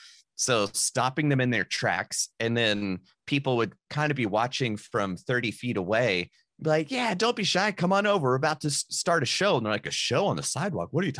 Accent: North Carolina, United States; No, that was in the mountains of North Carolina. I grew up near Asheville.

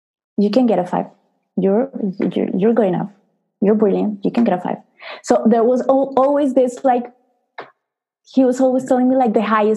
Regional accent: Colombia; So I remember growing up in Colombia, in the 80s

